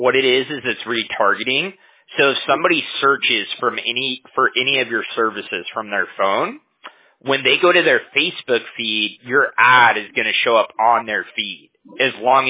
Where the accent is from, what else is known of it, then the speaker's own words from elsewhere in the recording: California, United States; I'm from California.